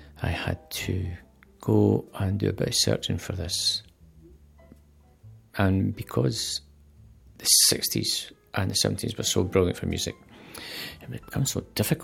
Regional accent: Scotland, United Kingdom; Being a Scot, it's all about the money.

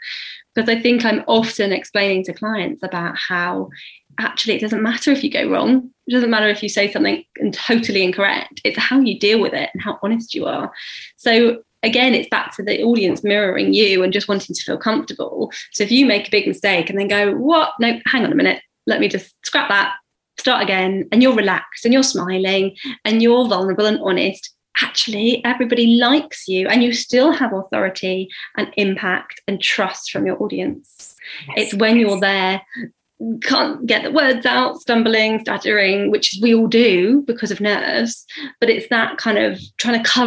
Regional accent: United Kingdom; Yes, we're British and we're always talking about the weather

